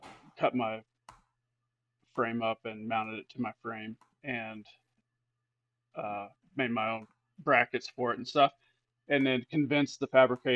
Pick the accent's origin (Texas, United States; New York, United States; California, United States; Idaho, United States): Texas, United States; And I grew up in the Texas Panhandle, and I have seen my share of ranch hand bumpers